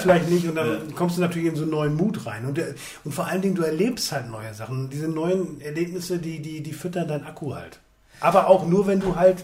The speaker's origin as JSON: {"language": "German", "town": "Münster", "region": "North Rhine-Westphalia", "country": "Germany", "tie": "born or raised there", "said": "ich komme ja gebürtig aus NRW, aus Münster, aus Ringgerode, so ein kleines Kaff."}